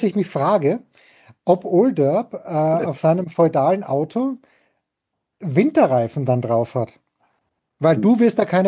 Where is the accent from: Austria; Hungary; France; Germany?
Austria; Wenn ich jetzt als Österreicher spreche